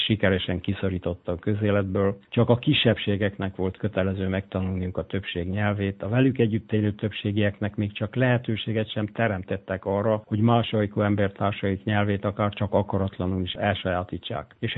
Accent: Brașov, Brașov County, Romania; Sőt, még gyerekkorom három nemzetiségű Brassójában is.

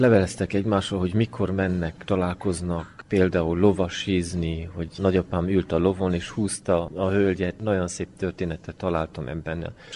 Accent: France; also born or lived in Germany; Mi felnőttünk ugye Franciaországban, Németországban, sok helyen fordultunk meg, és természetesen volt nekünk ez az identitásunk, hogy akkor is, ha nem éltünk Erdélyben, és ki is voltunk tépve az eredeti talajunkból

